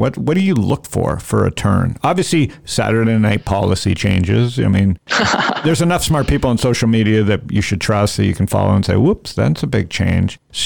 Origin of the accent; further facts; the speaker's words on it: Canada; I'm the guy who's one foot out the door as a Canadian who's enjoyed this.